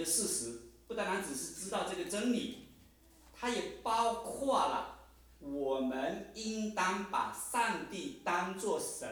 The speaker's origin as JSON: {"language": "Chinese", "town": "Shantou", "region": "Guangdong", "country": "China", "tie": "born or raised there", "said": "我老家是在广东的汕头，我们那边拜偶像的很盛"}